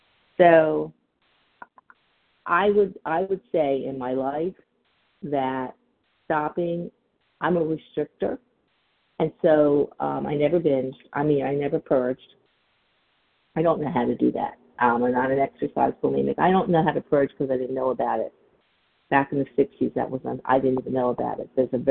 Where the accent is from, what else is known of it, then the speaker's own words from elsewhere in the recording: Florida, United States; S. is in Sam, and I'm from South Florida.